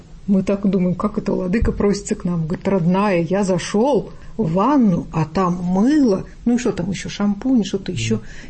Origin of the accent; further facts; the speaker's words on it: Omsk, Omsk Oblast, Russia; Я вот сама из Омска